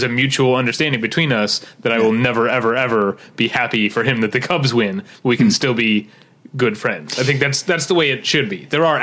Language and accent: English; St. Louis, Missouri, United States; I'm from St. Louis.